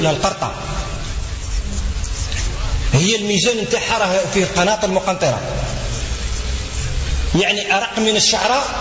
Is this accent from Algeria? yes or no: yes; Algeria; وعندنا خط واحد بيناتنا كجزائريين